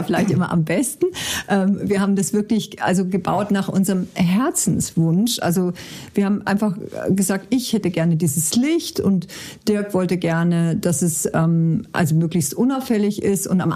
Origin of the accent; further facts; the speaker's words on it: Bavaria, Germany; es hat mich total an meine Kindheit erinnert im Allgäu